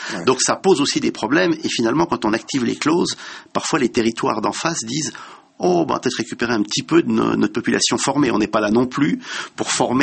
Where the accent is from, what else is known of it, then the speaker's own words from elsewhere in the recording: Switzerland; C'est très pénible d'ailleurs pour les franco-suisses dont je suis